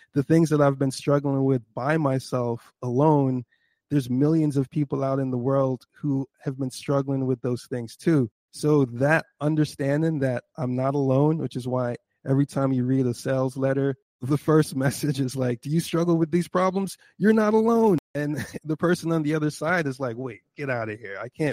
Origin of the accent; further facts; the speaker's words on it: Jamaica; also born or lived in United Kingdom; now in United States; You're coming from the UK, now you're growing up in Jamaica. Okay, you got to speak like a Jamaican.